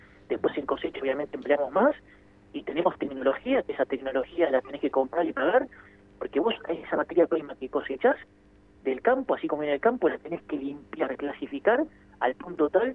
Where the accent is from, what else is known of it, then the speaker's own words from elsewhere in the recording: Argentina; yo te diría que lo que como empresario argentino lo que uno tiene que tener son las reglas claras